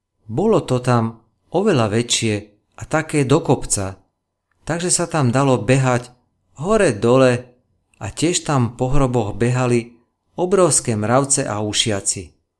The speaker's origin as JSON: {"language": "Slovak", "town": "Bratislava", "region": "Bratislava Region", "country": "Slovakia", "tie": "born or raised there", "said": "aj keď som z Bratislavy nevyťahol pety"}